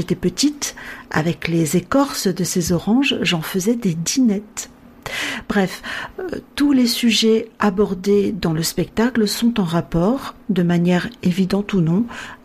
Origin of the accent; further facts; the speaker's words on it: France; comme mon nom ne l'indique pas, je suis d'origine portugaise. Je suis née en France, j'ai toujours vécu en France, mes parents, ma famille, ils sont tous portugais, et mon père a fait partie des immigrants des années 60